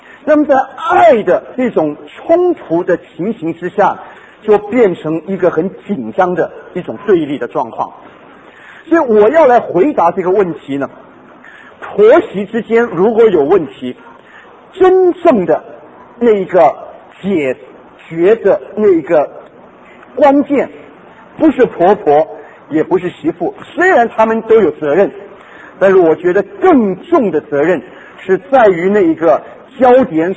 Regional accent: China; 那么我们中国人，我觉得我们这一代

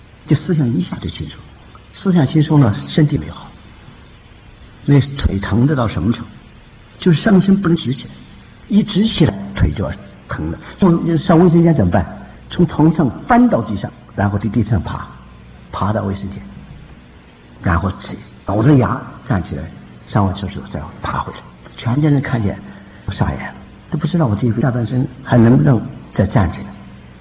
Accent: China; 作为一个中国人，看着中国的强大起来

